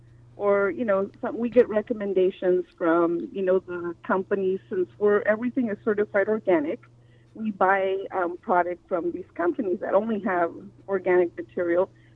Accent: Watsonville, California, United States; born there; I'm first generation, born in Watsonville, and my family comes from Mexico

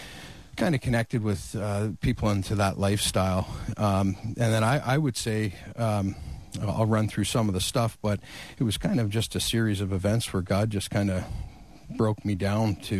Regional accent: Fenwick, Ontario, Canada; Pelham area, but always in the Niagara region.

